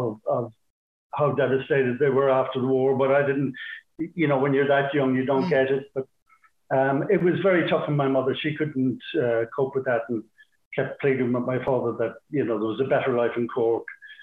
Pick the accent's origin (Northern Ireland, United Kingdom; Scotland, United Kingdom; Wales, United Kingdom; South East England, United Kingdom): Northern Ireland, United Kingdom; Derry; born there; Yeah, I was born in the Bogside.